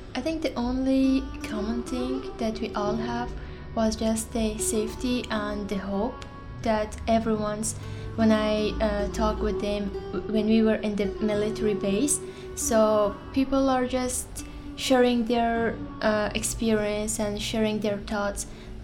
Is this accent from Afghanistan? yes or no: yes; Afghanistan; now in United States; I am from Afghanistan, and I'm the case manager in Canopy NWA. I arrived in the U.S. after the fall of Taliban on August 2021.